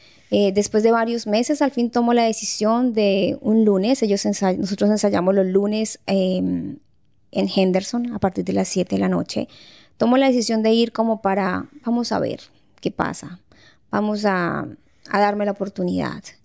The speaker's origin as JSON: {"language": "Spanish", "region": "Boyacá", "country": "Colombia", "said": "Yo soy de Boyacá, es como en el centro del país."}